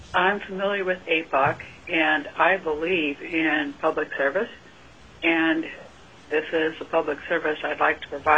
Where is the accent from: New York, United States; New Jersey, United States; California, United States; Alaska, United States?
Alaska, United States; Fairbanks; born there; I live in Fairbanks. I was born in Fairbanks.